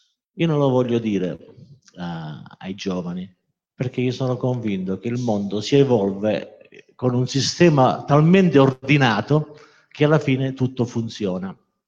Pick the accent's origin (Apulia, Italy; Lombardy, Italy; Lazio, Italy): Apulia, Italy; Taranto; mi toccava dire di dove sei per identificare la mia zona, e sono di Taranto.